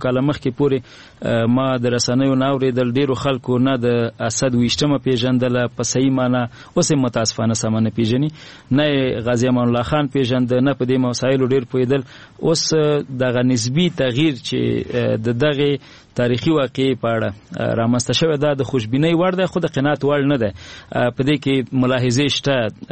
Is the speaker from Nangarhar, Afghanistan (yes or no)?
yes; Nangarhar, Afghanistan; زه د ننګرهار ولایت یم،